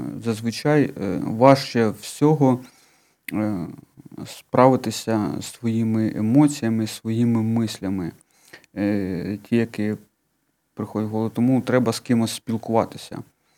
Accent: Kyiv, Ukraine; я виріс в Києві, я жив в Києві, але зараз, коли я 2 роки прожив в Харкові

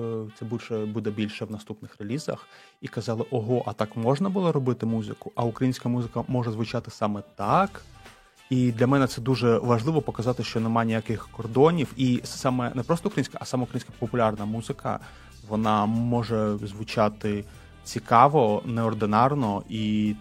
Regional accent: Marhanets, Dnipropetrovsk Oblast, Ukraine; Місто Марганець, Дніпропетровська область.

